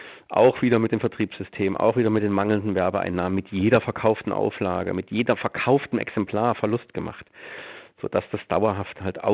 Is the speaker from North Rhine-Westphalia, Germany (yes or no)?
no; Merseburg, Saxony-Anhalt, Germany; Und ich komme aus Merseburg, die noch viel kaputter war.